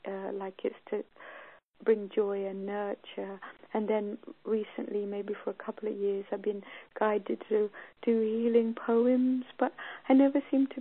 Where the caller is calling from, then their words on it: England, United Kingdom; I'm ringing from England